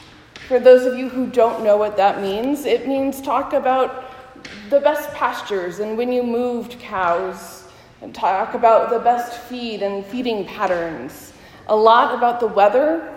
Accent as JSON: {"language": "English", "town": "Helena", "region": "Montana", "country": "United States", "tie": "born or raised there", "said": "I grew up in Helena, Montana, which means, as my father once told a telemarketer, we lived about a mile from the state capitol building and about a mile from a working ranch."}